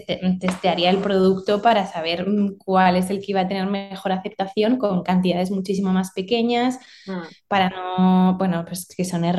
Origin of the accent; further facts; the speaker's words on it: Zaragoza, Aragon, Spain; also born or lived in Barcelona; Sí, a ver, realmente nosotros estábamos viviendo en Barcelona. Somos de Zaragoza, pero cuando nació la marca estábamos viviendo en Barcelona, pues por temas laborales de nuestros anteriores trabajos estábamos viviendo en Barcelona.